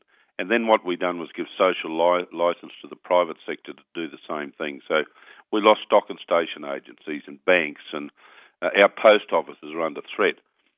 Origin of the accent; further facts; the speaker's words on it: Queensland, Australia; from my home state of Queensland